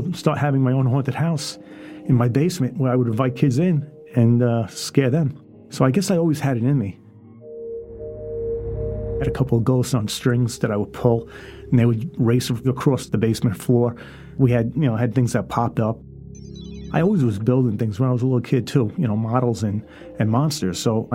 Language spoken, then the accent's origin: English; Queens, New York, United States; You know, I was, you know, the way I grew up, I grew up in Queens, so when I grew up, it was a different kind of atmosphere.